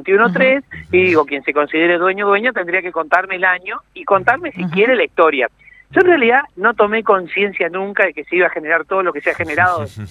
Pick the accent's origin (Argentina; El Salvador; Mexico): Argentina; Esquel, Chubut; also born or lived in Córdoba; Y soy enamorado de la Patagonia. Yo soy nacido en Esquel, viví algunos años, cuando en mi época de estudiante en Córdoba, volví a Patagonia y soy enamorado de los espejos de agua y la Patagonia.